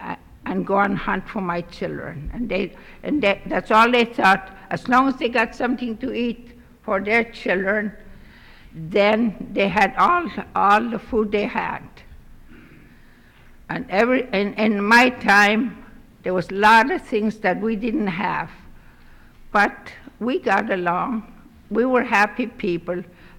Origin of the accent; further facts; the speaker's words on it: Aniak, Alaska, United States; I am here from Aniak.